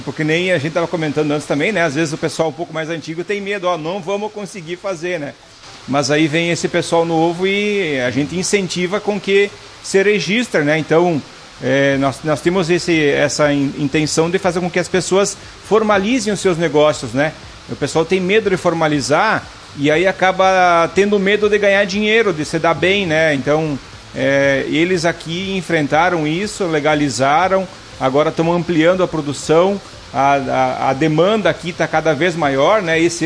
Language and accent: Portuguese; São João da Urtiga, Rio Grande do Sul, Brazil; also born or lived in Porto Alegre; now in Sananduva, Brazil; Eu sou de vários locais, né? Mas eu me criei em São João da Uxiga, né? Depois fui estudar em Porto Alegre e desde 2005 resido em Sananduva